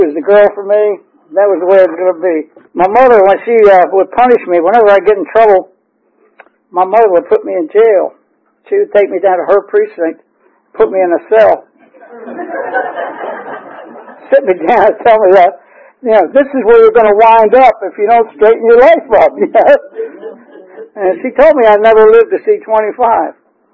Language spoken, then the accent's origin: English; Baltimore, Maryland, United States; born there; I was born in Baltimore City. My dad was a barber.